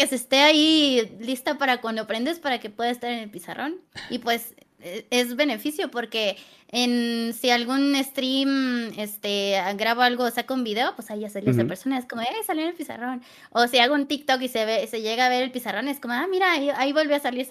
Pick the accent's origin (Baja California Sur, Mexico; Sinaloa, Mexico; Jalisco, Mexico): Jalisco, Mexico; porque yo soy de Jalisco